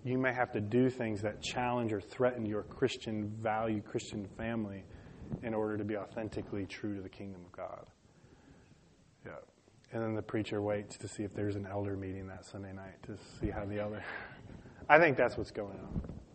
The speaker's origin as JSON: {"language": "English", "town": "Detroit", "region": "Michigan", "country": "United States", "tie": "born or raised there", "said": "and they had this even where I grew up in Detroit."}